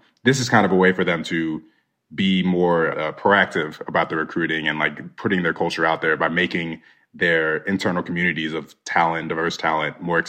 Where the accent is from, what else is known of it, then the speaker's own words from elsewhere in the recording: Nigeria; we're Nigerian. My sister and I are Nigerian. We're of the Igbo tribe.